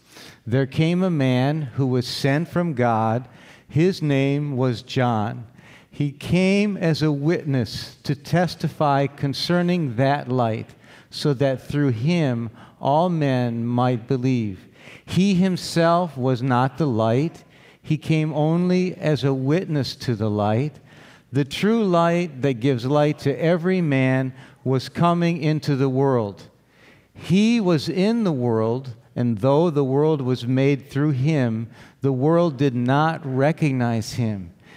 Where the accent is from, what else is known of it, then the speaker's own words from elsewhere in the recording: Boyne City, Michigan, United States; I grew up here in Boyne City on Lake Charlevoix, which is even bigger than Portage Lake.